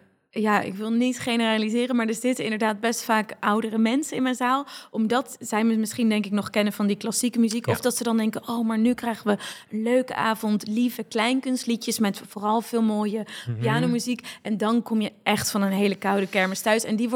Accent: Oudkerk, Friesland, Netherlands; Ik kom zelf ook uit Friesland. Uit Oudtjerk, een dorpje in Friesland.

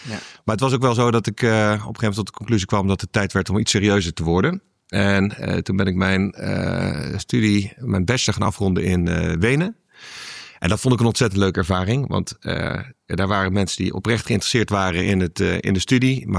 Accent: Breda, North Brabant, Netherlands; Ik ben opgegroeid in Breda.

